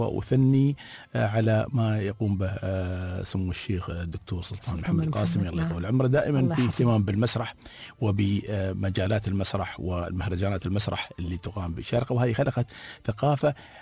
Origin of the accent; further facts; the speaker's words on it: United Arab Emirates; إحنا أبناء البلد، أبناء الإمارات، أبناء عيال زايد